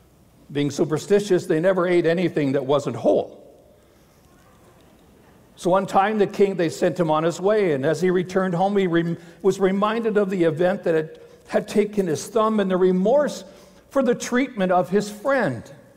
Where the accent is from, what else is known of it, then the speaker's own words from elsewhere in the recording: Alberta, Canada; I'm from Alberta, I'm an import.